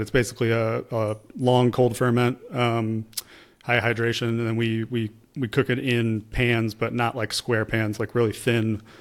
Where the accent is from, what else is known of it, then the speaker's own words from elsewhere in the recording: Chicago, Illinois, United States; Growing up in Chicago, my best friend, since I've known him since probably our freshman year of high school.